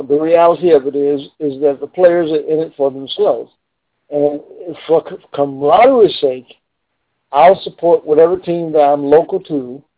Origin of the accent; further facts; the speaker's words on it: Texas, United States; now in Washington, United States; I'm from Texas, but I live in Washington, D.C.